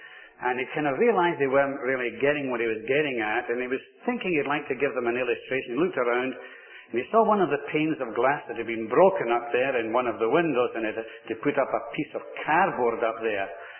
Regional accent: Glasgow, Scotland, United Kingdom; I come from Glasgow, by the way.

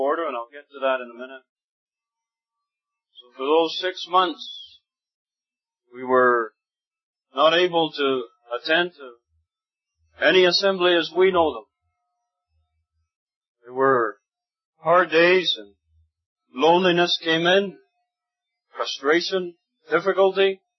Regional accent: Venezuela; a lot of you know that I was born and raised in Venezuela

